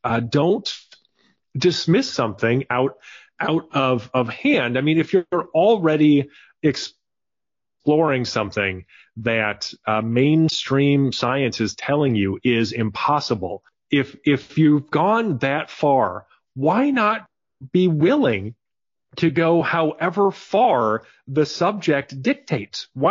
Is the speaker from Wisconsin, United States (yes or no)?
yes; Wisconsin, United States; maybe it's because I'm from Wisconsin